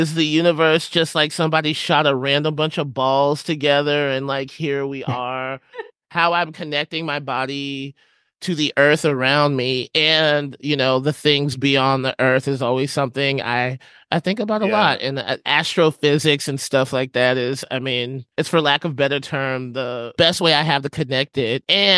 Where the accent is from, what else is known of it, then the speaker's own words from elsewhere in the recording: Huntsville, Alabama, United States; I grew up in Huntsville, Alabama. And so that like there they have space camp